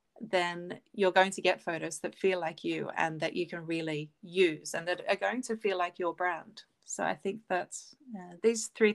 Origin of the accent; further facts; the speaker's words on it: Australia; now in Sweden; Lumeah is the street that I grew up on in Australia.